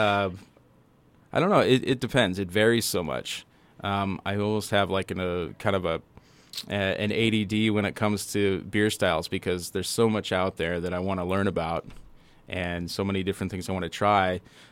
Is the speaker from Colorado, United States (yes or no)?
yes; Colorado, United States; now in Billings, United States; And then my wife is from Billings up here, and I'm from Colorado. We went to school in Colorado.